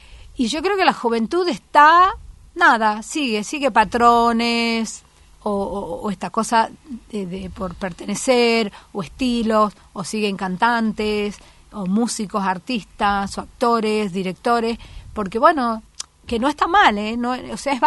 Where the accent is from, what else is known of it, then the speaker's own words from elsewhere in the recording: Tucumán, Argentina; now in Buenos Aires, Argentina; Bueno, yo soy tucumana.